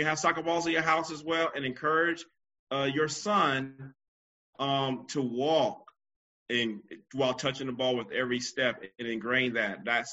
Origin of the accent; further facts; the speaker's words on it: South Carolina, United States; I'm from the old school. You know, I'm from South Carolina.